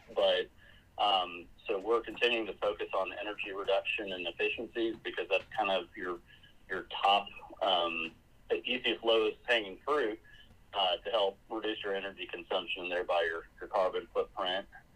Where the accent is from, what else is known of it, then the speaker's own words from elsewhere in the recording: Houston, Texas, United States; I moved here from Houston, Texas, where I was born and raised, and you know, I used to call it the capital of suburban sprawl.